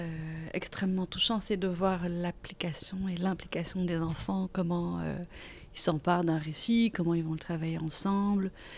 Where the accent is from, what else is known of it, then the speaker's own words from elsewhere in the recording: Belgium; born there; Je suis née en Belgique, j'étais dans l'école de Crolly